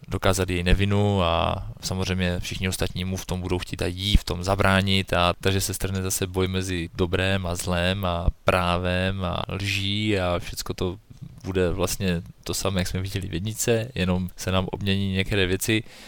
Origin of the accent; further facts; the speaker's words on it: Ostrava, Moravian-Silesian Region, Czechia; A my jako 2 Ostraváci samozřejmě budeme zvědaví.